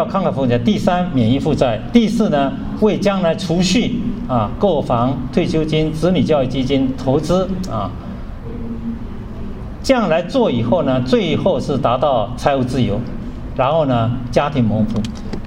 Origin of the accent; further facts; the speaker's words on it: Taiwan; 我是台湾人